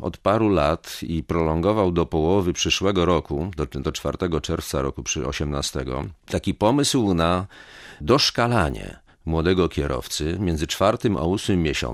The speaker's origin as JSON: {"language": "Polish", "town": "Gdańsk", "region": "Pomeranian Voivodeship", "country": "Poland", "tie": "born or raised there", "said": "Ja się wychowałem w środowisku trudnym, bo na Dolnym Mieście"}